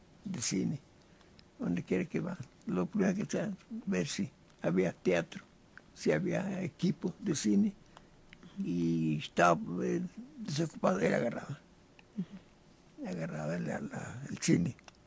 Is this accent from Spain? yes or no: no; Morelia, Michoacán, Mexico; born there; Nací en Morelia, Michoacán, el 19 de diciembre de 1918.